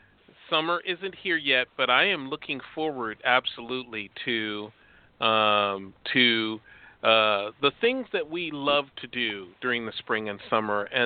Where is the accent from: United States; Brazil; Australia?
United States; Chicago, Illinois; I always say, you know, of course I'm from Chicago